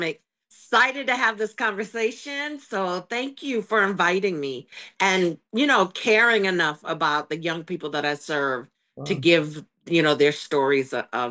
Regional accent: Maine, United States; I was born and raised in Maine back in the 70s. My mom is Irish and my dad is African-American. And so growing up being biracial in the 70s

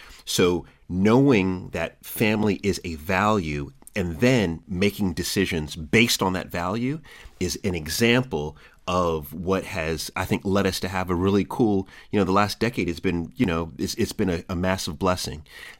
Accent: Jamaica; And I'm Jamaican, you know, I have more than one job.

